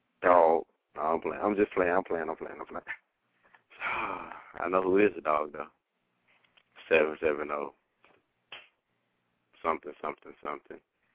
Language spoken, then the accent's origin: English; Chicago, Illinois, United States; I'm from Chicago, man.